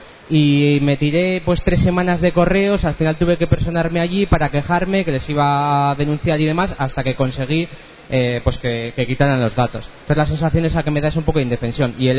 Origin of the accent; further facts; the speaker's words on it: Leioa, Basque Country, Spain; yo soy de Leioa